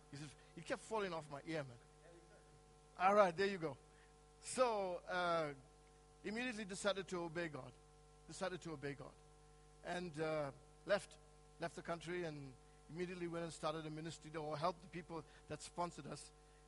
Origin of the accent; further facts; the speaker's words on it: Chatsworth, Georgia, United States; also born or lived in Asheville; I'm a Chatsworth boy. All of you people know Chatsworth, right? I was raised there. I was born in Asheville. I was raised in Chatsworth all my life. So I was a Chatsworth boy.